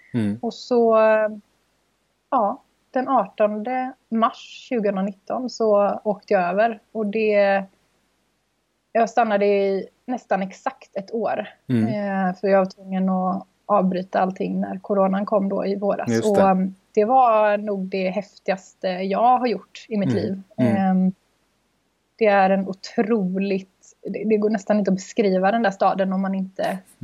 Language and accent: Swedish; Gothenburg, Västra Götaland County, Sweden; bestämde mig för att flytta tillbaka till Göteborg då, min hemstad.